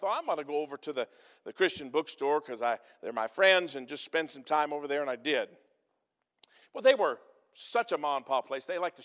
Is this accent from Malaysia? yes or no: no; United States; because I'm an American and grew up in America.